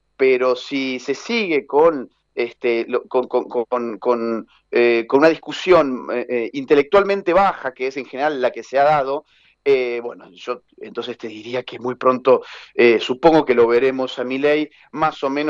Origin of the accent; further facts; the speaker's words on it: Córdoba, Argentina; Yo estoy en este momento en Córdoba y soy de Córdoba